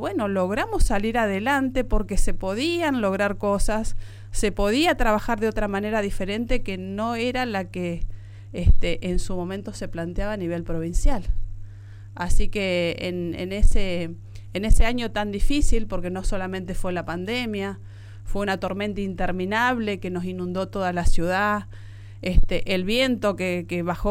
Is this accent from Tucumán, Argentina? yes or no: no; Plotier, Neuquén, Argentina; born there; Soy nacida en Plotier, siempre digo, ahí crece mi familia, crecen mis hijos, quiero lo mejor para mi ciudad.